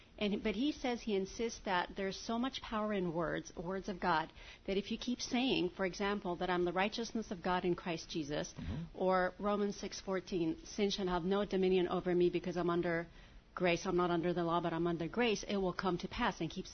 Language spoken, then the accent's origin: English; Las Vegas, Nevada, United States; Well, I'm here from Las Vegas, and I go to a Pentecostal church.